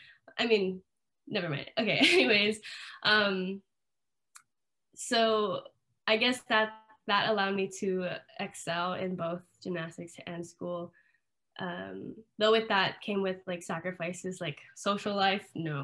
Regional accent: Hawaii, United States; So I was born and raised in Hawaii.

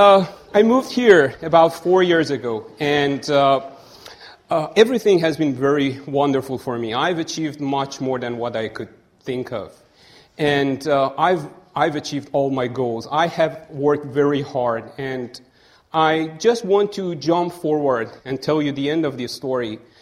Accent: Iran; I'm coming from Iran, and cinema industry is not rich in Iran.

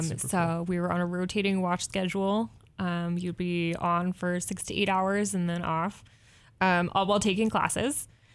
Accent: East Coast, United States; I grew up on the East Coast and was on the water a lot. My dad's a sailor, so I spent a lot of time out on Long Island Sound

